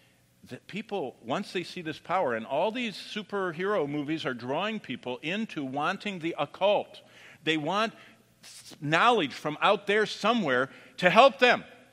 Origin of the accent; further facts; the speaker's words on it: Michigan, United States; My pastor was in the hospital when I was growing up in Michigan 50 years ago